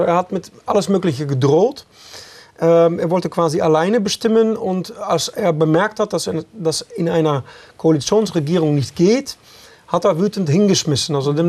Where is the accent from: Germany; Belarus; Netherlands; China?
Netherlands; German is a second language; man versucht also die Niederlande weniger attraktiv zu machen, wobei einer der größeren Probleme in meiner Heimat ist eigentlich auch die Arbeitsmigration.